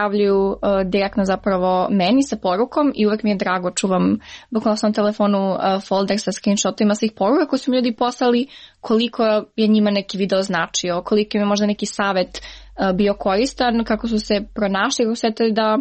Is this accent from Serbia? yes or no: yes; Niš, Southern and Eastern Serbia, Serbia; now in United States